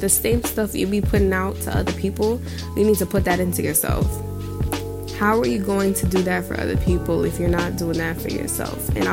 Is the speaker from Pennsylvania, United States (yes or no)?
no; New York, United States; I'm a 17-year-old. I grew up in New York, and I'm a Leo.